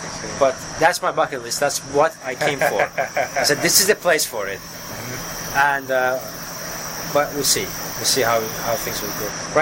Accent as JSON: {"language": "English", "town": "Tehran", "region": "Tehran Province", "country": "Iran", "moved": "yes", "lives_now": "Lubbock, United States", "said": "I was coming from Tehran, a multicultural city, 14 million people living there, mm-hmm, to Lubbock, Texas, a small city, very conservative, and I come from a liberal, very liberal background."}